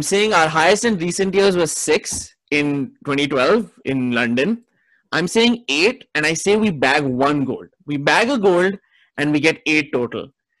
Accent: India; that is one that is kind of almost our strong suit as Indian Olympians.

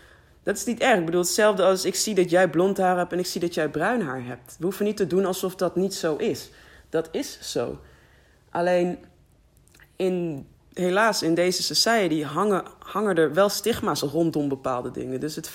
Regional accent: Netherlands; wij zijn Nederlanders, oké, wat zegt dat, weet je? Toevallig zijn we over net aan deze kant van de grens geboren.

